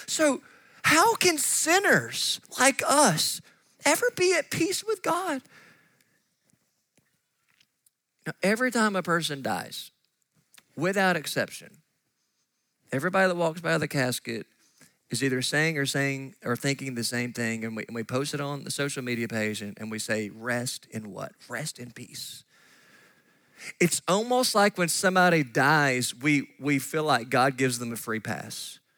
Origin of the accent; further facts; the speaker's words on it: Katy's, Kentucky, United States; Now, I'm from Katy's, Kentucky, and unless you're from there, you don't know where that's at. You blink, you miss it.